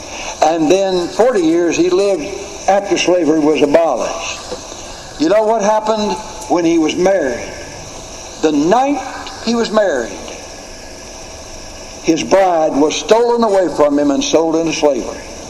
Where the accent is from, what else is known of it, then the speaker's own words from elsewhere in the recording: the South, United States; I'm a Southerner.